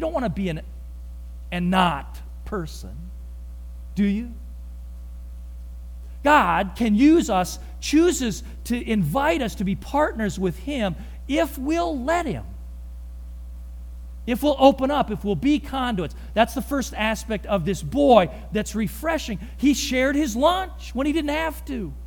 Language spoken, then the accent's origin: English; Missouri, United States; there was a friend from my hometown in Missouri that was out in the Washington, D.C. area.